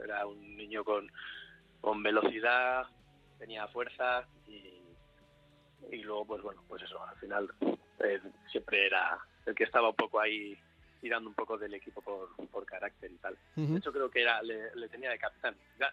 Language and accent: Spanish; Tres Cantos, Community of Madrid, Spain; yo soy de Tres Cantos como él, y en el club de la ciudad estuve jugando de chaval